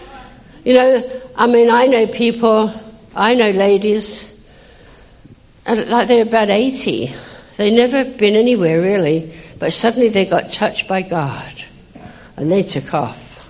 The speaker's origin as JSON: {"language": "English", "region": "England", "country": "United Kingdom", "lives_now": "Macon, United States", "said": "And they like me because I'm different, you know, very English"}